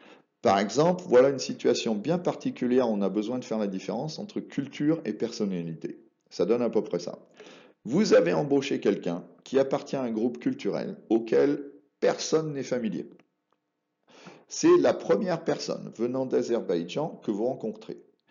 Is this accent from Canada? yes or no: no; France; J'ai grandi en France.